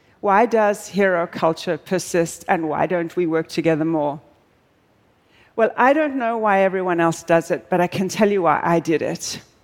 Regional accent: South Africa; I'm originally South African

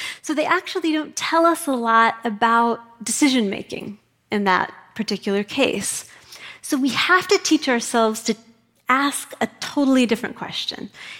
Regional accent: Idaho, United States; I grew up in Kootenai County, Idaho, and this is very important. This is not the part of Idaho with potatoes. We have no potatoes.

